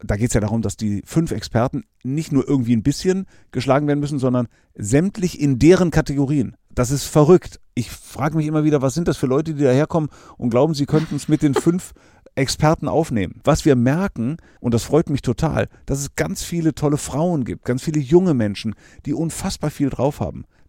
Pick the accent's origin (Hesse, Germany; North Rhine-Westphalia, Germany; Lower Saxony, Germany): Lower Saxony, Germany; Borkum; Meine Kindheit habe ich auf Borkum verbracht, also auf einer ostfriesischen Insel. Mir liegt die Nordsee einfach total.